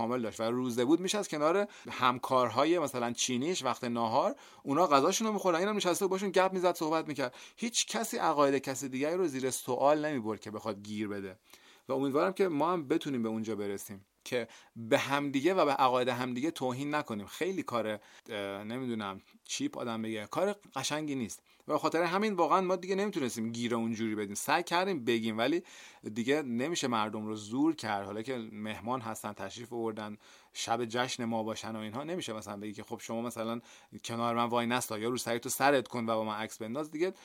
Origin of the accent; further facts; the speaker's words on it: Iran; با اینکه ما ایرانی هستیم، ما به فرهنگ 2500 سالمون مینازیم